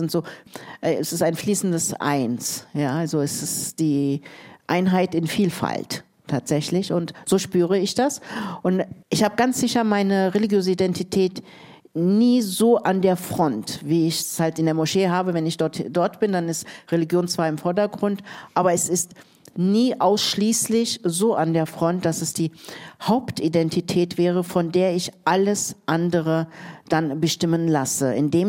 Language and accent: German; Germany; Also ich habe eine türkische Mutter, einen kurdischen Vater. Ich bin in Deutschland groß geworden, sozialisiert.